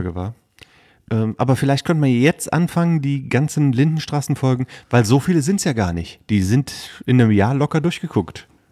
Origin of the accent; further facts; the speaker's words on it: Eifel, Germany; Ich bin in der, am Rand der Eifel groß geworden, das ist kein Geheimnis.